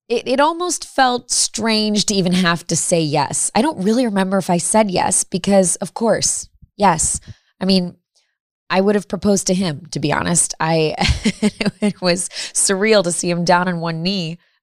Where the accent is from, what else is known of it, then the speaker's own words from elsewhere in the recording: Midwest, United States; We're both from the Midwest.